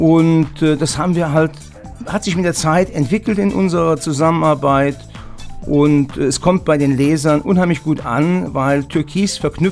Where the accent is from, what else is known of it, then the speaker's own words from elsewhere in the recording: Moselweiß, Rhineland-Palatinate, Germany; Ich komme aus Moselweiß